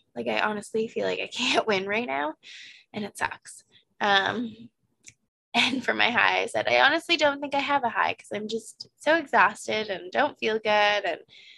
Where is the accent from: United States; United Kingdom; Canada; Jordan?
Canada; and we're Canadian, so like wearing shoes in the house is not something you